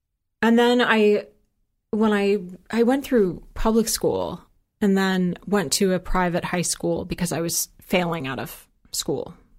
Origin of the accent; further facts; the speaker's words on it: New York, United States; I'm from New York.